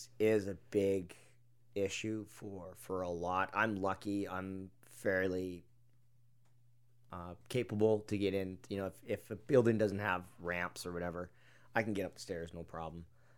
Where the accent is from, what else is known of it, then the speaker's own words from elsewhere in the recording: Canada; I said, first of all, I'm not a veteran and I'm Canadian.